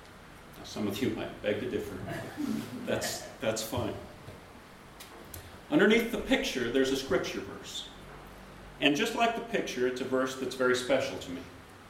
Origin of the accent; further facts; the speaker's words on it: Virginia, United States; And we come from Virginia. We didn't even know what thistles were.